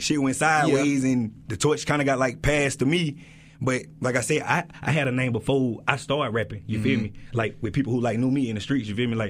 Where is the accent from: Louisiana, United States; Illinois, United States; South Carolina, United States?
South Carolina, United States; Anderson; also born or lived in Chattanooga, Tennessee; Man, like I was born in South Carolina, but when I was like 6 years old, I moved to like Chattanooga, Tennessee.